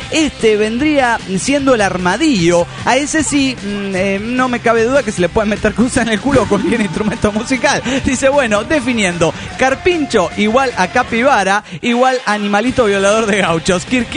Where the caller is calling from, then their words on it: Ciudad Obregón, Sonora, Mexico; de Obregón, Sonora, México.